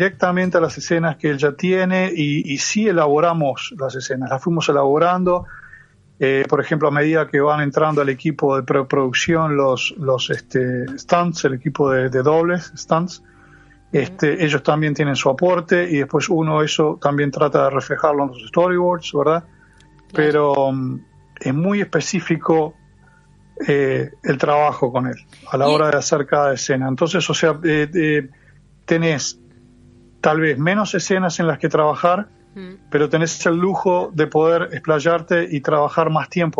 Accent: Montevideo, Uruguay; Soy de Malvin, sí. Me crié en Malvin.

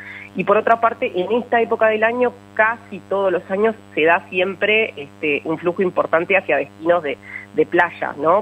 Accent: Uruguay; Obviamente, como uruguayos, queremos que más turistas de fuera lleguen a Uruguay

